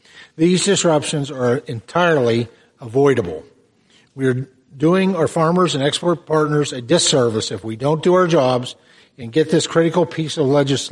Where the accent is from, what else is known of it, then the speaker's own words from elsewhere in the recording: Pennsylvania, United States; In just my home state of Pennsylvania alone